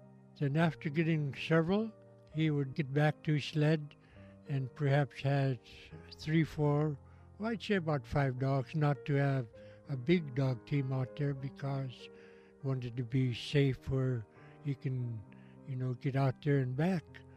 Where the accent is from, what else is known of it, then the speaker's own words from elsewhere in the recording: Deering, Alaska, United States; I was born in Deering in 1927. I lived there until about 1942 when gold mining closed down.